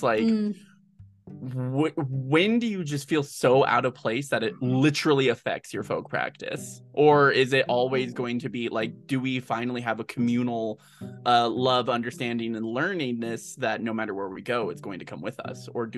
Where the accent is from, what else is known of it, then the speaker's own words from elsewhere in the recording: Scotland, United Kingdom; I'm like, I'm Scottish, but not that Scottish.